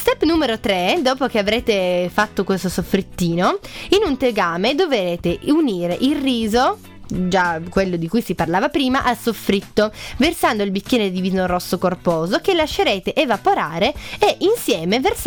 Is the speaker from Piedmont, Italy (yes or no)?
yes; Piedmont, Italy; io, che sono del Piemonte occidentale, non avevo mai sentito parlare della panissa